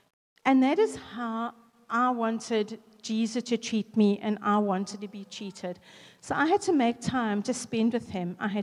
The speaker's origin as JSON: {"language": "English", "town": "East London", "region": "Eastern Cape", "country": "South Africa", "tie": "born or raised there", "said": "I grew up in East London. I got a job in Pick and Pay, East London, as a cashier"}